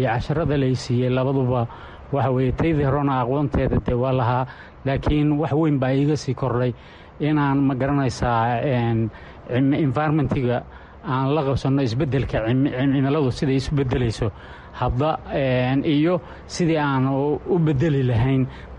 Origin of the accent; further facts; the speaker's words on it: Puntland, Somalia; Waxaan ka socdaa gobol Karkaar